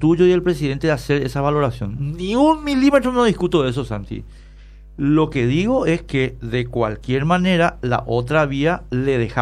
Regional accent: Paraguay; somos todos paraguayos

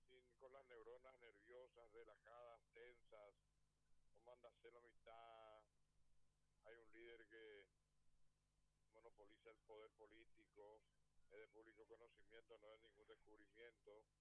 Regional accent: Paraguay; los paraguayos que vivimos acá, ¿verdad? Porque vos sabés que no somos de por acá.

